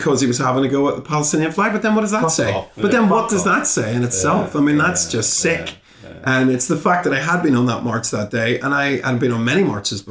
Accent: Belfast, Northern Ireland, United Kingdom; just going back to Belfast as well, you know? I mean, my accent, whenever I was growing up, anybody's accent from the north, if you came over here, you're immediately a terrorist.

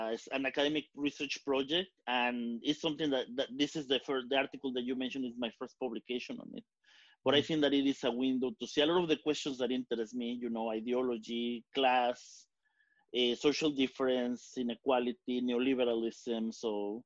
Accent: Mexico City, Mexico; moved away as an adult; So I was born in Mexico City, where I lived for my first 18 years.

